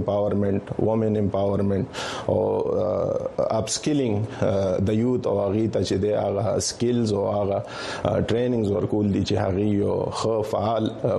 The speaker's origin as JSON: {"language": "Pashto", "region": "Khyber Pakhtunkhwa", "country": "Pakistan", "lives_now": "Peshawar, Pakistan", "said": "زما تعلق د قبایلی سیمو او رگزی ضلع سره دی خو دا وخت مونږ په پیښور کې میشته یو."}